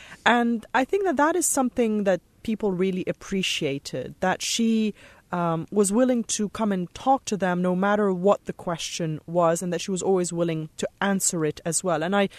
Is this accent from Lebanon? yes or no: yes; Beirut, Beirut Governorate, Lebanon; now in United States; because I'm from Beirut, I grew up in the Civil War there, and I only moved to the U.S. 5 years ago